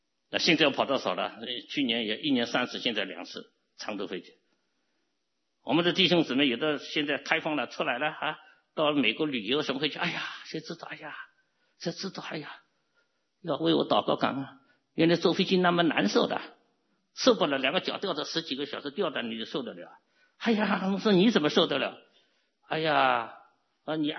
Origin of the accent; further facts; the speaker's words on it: Hong Kong; now in United States; 不是，我是香港来的 dealer， 我卖给美国的 dealer